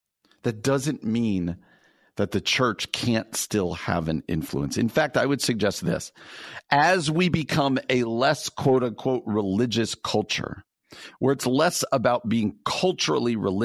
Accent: United States; Mainstream American culture, which I love being an American, don't get me wrong

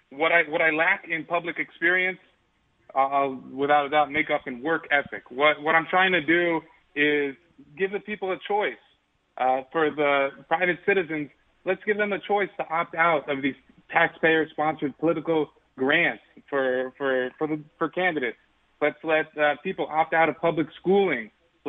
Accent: Greenwich, Connecticut, United States; also born or lived in Westchester County; now in Stamford, United States; I've been in Stanford the past 10 years. Before that, I grew up in Greenwich, and before that, Westchester County.

